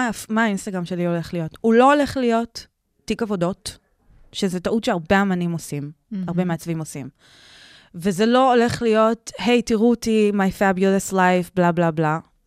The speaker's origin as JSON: {"language": "Hebrew", "country": "South Africa", "tie": "born or raised there", "also_born_or_lived": "United States", "lives_now": "Israel", "said": "אני גדלתי בדרום אפריקה, ארצות הברית, אז זה בא לי נורא טבעי."}